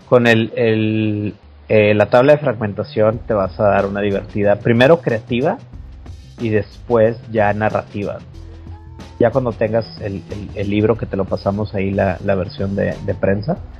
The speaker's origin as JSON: {"language": "Spanish", "town": "Monterrey", "region": "Nuevo León", "country": "Mexico", "said": "Pita es de Ciudad de México y nosotros somos de Monterrey"}